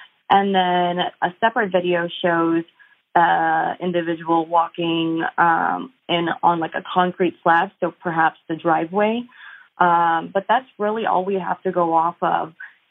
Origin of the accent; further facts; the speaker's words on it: San Antonio, Texas, United States; I'm from San Antonio, so my world gets really small here, both personally and professionally.